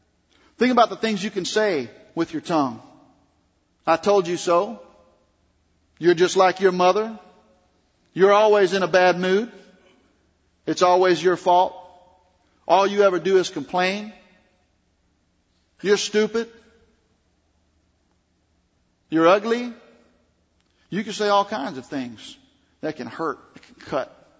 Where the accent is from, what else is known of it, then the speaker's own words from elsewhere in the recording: the South, United States; accent: Southern; Now, I was raised in the South, if you can't tell by my accent. My grandmothers are Southern belles.